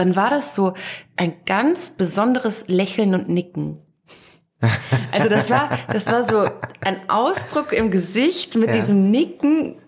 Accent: Vorarlberg, Austria; Vor allem ich komme aus dem Montafon, ist ein Tal, ein kleines Tal.

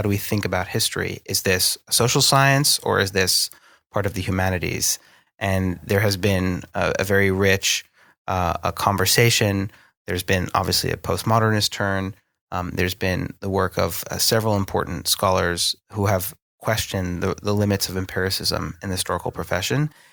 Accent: United States; at least where I grew up in the United States, a certain third rail of political life is talking in critical ways about some of the questions behind this

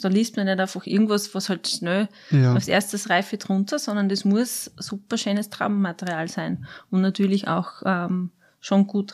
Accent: Styria, Austria; born or raised there

